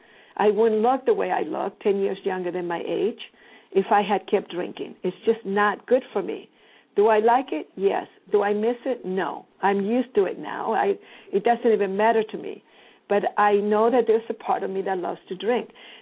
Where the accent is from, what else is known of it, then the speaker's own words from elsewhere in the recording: Chile; probably because I'm from Chile and I come from South America